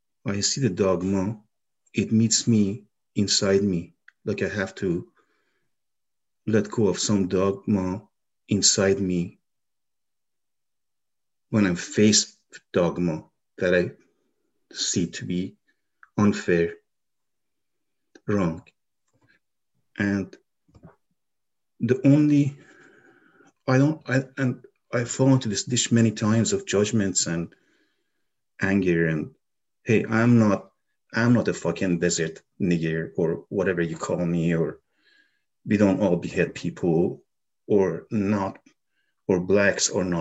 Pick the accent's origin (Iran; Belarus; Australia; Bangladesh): Iran; moved away; also born or lived in Texas, United States; where I grew up in Iran during dictatorship, and then the upheaval of the revolution, and then moving to Texas during the hostage crisis and facing racism.